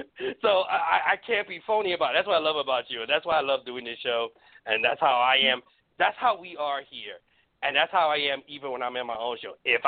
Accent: New York, United States; Considering I'm a New Yorker, we usually are negative, negative, negative.

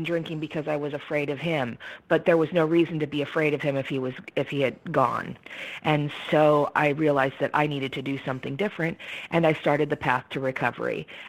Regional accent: Fresno, California, United States; So I was born in Fresno, California, which is the heart of the San Joaquin Valley, and my parents were farmers. So I grew up outside of the city, in the isolation of the farm.

